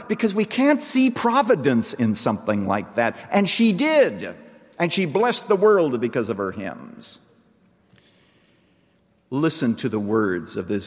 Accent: Canada; the church that I grew up in Canada.

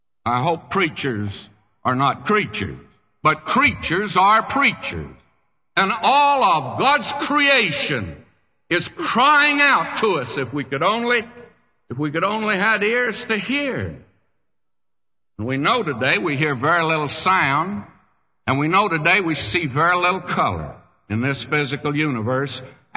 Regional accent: Texas, United States; But I'm not saying too much about being a Texan anymore.

